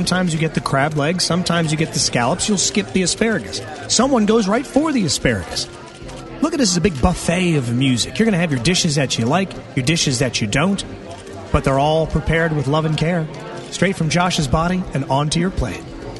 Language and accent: English; Waldorf, Maryland, United States; it's because I'm from Waldorf.